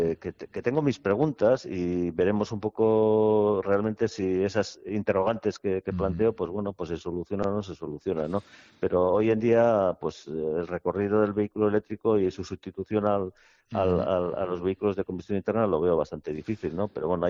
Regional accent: Tolosa, Basque Country, Spain; antiguamente yo me acuerdo en mi pueblo, ¿no? En Tolosa, bueno, mi padre y mis tíos que también tenían coche

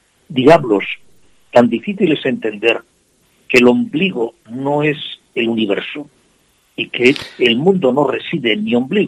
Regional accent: Catalonia, Spain; yo soy de allí, soy catalán de vida, pues en Cataluña la ciudadanía

